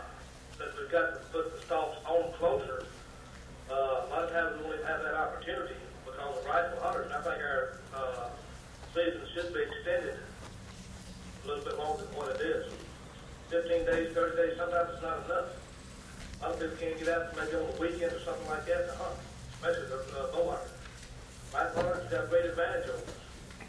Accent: the Carolinas, United States; I'm originally from South Carolina, North Carolina.

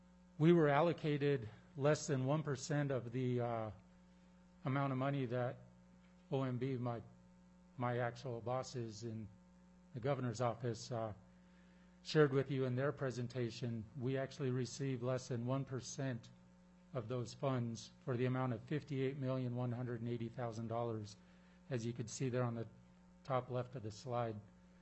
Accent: Klawock, Alaska, United States; And I come to you today from my village of Kloak, down on Prince of Wales Island.

